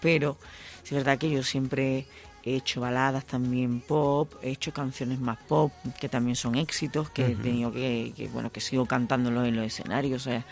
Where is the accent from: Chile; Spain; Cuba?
Spain; Seville, Andalusia; Mi público es mi tierra, ¿no? Yo soy sevillana.